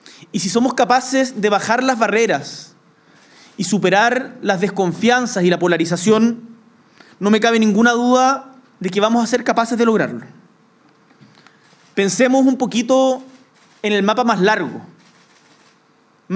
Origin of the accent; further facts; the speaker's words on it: Chile; el tipo de país en el que como chilenos queremos vivir en las próximas décadas